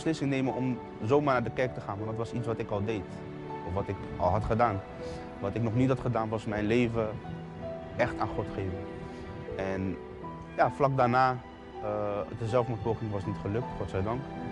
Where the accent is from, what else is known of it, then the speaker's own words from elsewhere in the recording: The Hague, South Holland, Netherlands; Ik kom uit Den Haag. Ik heb een goede jeugd gehad.